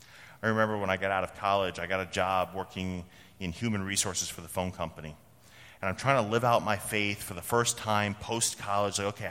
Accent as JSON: {"language": "English", "region": "Vermont", "country": "United States", "tie": "born or raised there", "said": "And so growing up in the town where Ben and Jerry's comes from"}